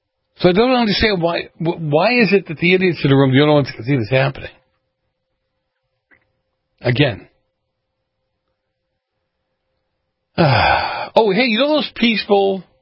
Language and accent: English; Boston, Massachusetts, United States; As a kid, I keep telling you, I grew up in Boston.